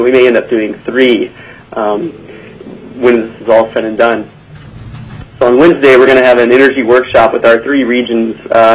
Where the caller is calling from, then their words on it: Anchorage, Alaska, United States; We're calling in from Anchorage